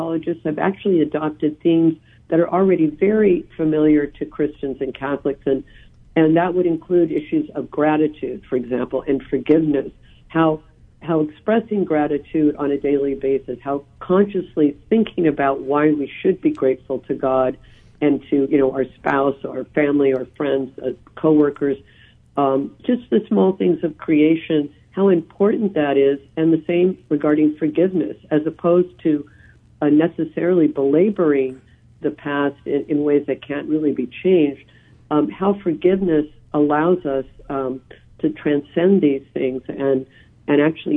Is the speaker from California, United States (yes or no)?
yes; California, United States; He teaches at UC Irvine, University of California at Irvine, so in my home state.